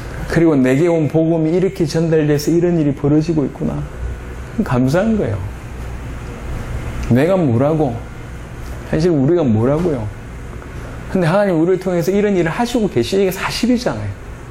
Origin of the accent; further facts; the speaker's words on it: Masan, South Gyeongsang, South Korea; 고향이 창원입니다. 정확하게 마산인데